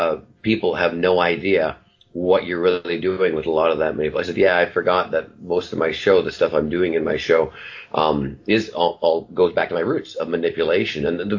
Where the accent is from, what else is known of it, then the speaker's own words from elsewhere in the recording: Vancouver, British Columbia, Canada; now in United States; we're both Canadian from Vancouver and all that. And we never knew each other in Vancouver.